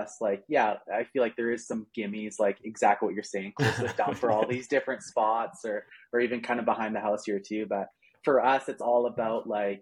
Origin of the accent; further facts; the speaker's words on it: British Columbia, Canada; And I guess just growing up in British Columbia, just they're just like a normal part of life, right?